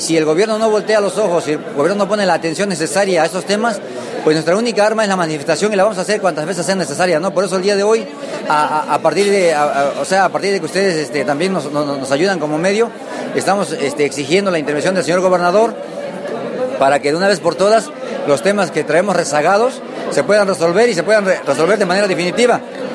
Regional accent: Mexico; como ciudadanos mexicanos que somos.

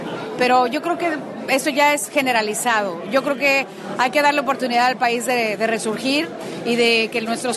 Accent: Mexico; lo importante es que nos unamos como mexicanos por primera vez en mucho tiempo

